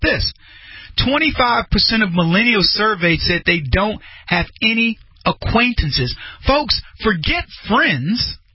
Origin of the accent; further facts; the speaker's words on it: Brady, Texas, United States; Some of my best friends in life remain my buddies from when I grew up in Brady, Texas.